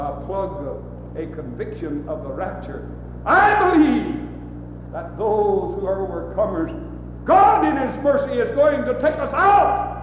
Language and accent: English; United States; humbly, I feel like saying I'm glad I'm American.